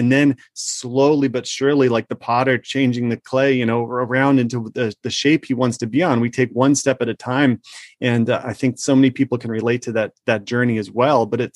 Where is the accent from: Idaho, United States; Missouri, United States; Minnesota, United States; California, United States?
Minnesota, United States; also born or lived in Arizona; So I didn't grow up there, but I went to the campus. It's a beautiful campus. So, but I grew up in Minnesota and Arizona, but I understand a little bit of the Italian side of the family.